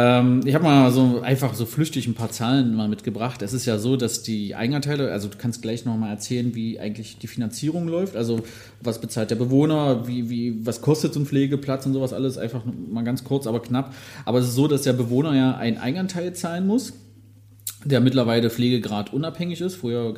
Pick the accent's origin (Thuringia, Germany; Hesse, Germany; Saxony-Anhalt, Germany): Saxony-Anhalt, Germany; Magdeburg; born there; Ich bin ja gebürtiger Magdeburger, habe ja auch da in der Nähe gelernt.